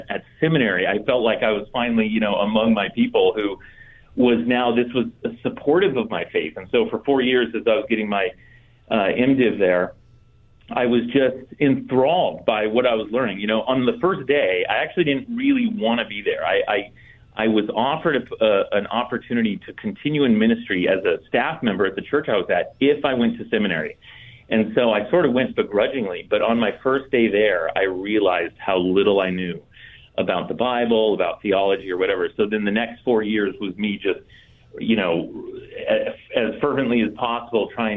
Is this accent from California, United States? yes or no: yes; Santee, California, United States; Yeah, so I grew up in East County, Santee, and my parents are still today wonderful Christian examples.